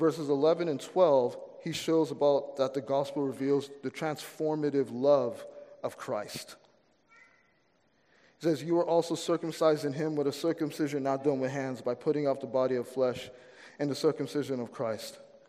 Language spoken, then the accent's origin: English; Florida, United States; I grew up in Florida, and outside of my house was a mango tree.